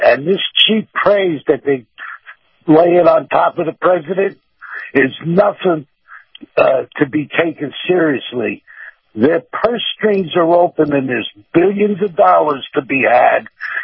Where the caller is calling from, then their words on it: Largo, Florida, United States; from Largo.